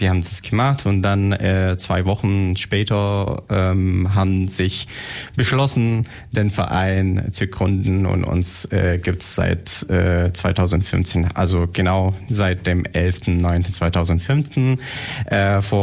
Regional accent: Germany; Ich bin surstämmiger Deutscher.

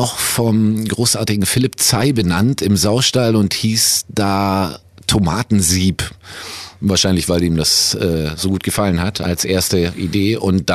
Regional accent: Ulm, Baden-Württemberg, Germany; born there; Ich bin gebürtiger Ulmer und meine Mutter kommt aus Köln.

